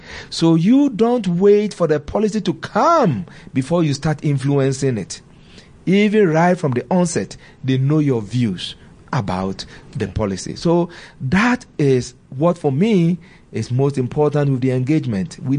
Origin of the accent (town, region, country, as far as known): Ghana